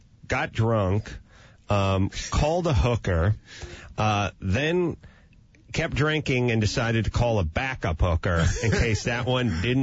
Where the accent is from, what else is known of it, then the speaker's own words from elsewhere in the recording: North Hollywood, California, United States; When I grew up in North Hollywood and I was swinging a hammer, I had this fantasy that I would talk to people on TV shows